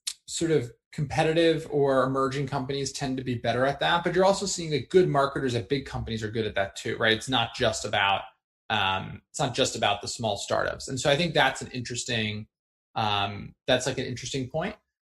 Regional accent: New Jersey, United States; I grew up in New Jersey.

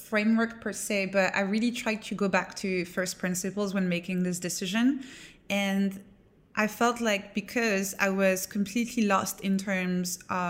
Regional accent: France; Yes. Yeah. I grew up in France.

